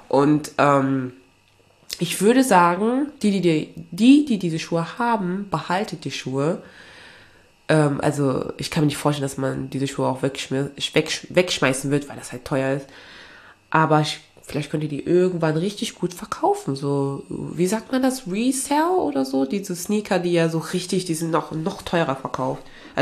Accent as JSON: {"language": "German", "town": "Aachen", "region": "North Rhine-Westphalia", "country": "Germany", "said": "Und bei mir, also ich komme ja eigentlich aus Aachen."}